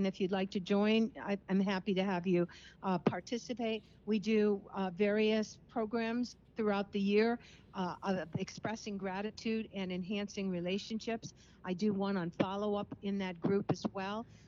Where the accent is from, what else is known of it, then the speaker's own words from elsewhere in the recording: Cleveland, Ohio, United States; I grew up in Cleveland, Ohio. So, of course, we watched the Cleveland Browns. But having moved here to New England, I am definitely a Patriots fan.